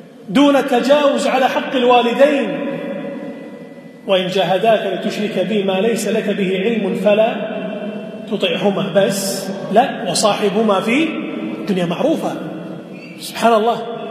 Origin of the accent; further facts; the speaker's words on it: Kuwait; ومن الممكن أن نقصر الكلام على بلدنا الكويت